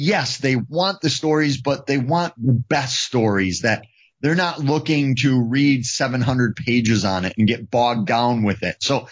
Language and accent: English; Eau Claire, Wisconsin, United States; So I put the one from my hometown of Eau Claire, the one that always intrigued me